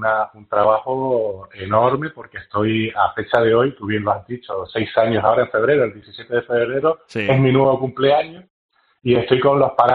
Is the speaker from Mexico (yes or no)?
no; Canary Islands, Spain; yo soy de Gran Canaria